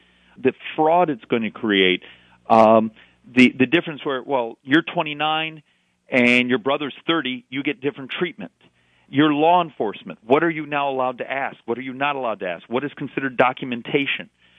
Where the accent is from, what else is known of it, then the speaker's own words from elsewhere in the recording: Arizona, United States; And remember, I'm from Arizona